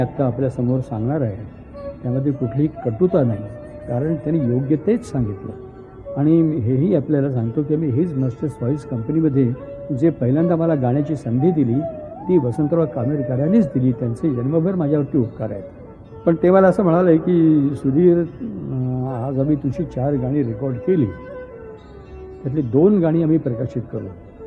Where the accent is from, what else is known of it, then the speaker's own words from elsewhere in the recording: Kolhapur, Maharashtra, India; कोल्हापूर हे माझं गाव, जन्मगाव.